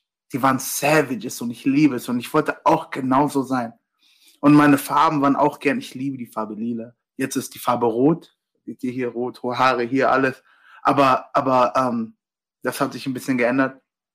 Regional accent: Germany; Ja, ich bin Nigerianer, Deutscher.

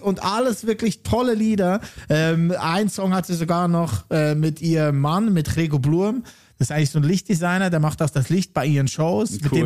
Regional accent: Lucerne, Switzerland; Meine Heimatstadt.

